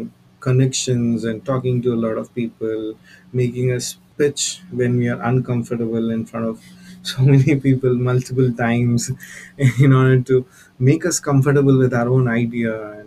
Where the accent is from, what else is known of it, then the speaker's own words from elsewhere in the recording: India; English is a second language; moved away as an adult; now in Germany; even though we're coming from India, we don't like so many like people and having seen so many people or even interacting with them on a daily basis. So that's one of the main reasons I moved to Germany.